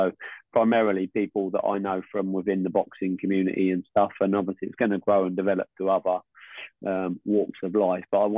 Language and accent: English; Luton, East of England, United Kingdom; I'm from Luton. It's a small, fairly small town, and it's always had a big boxing heritage.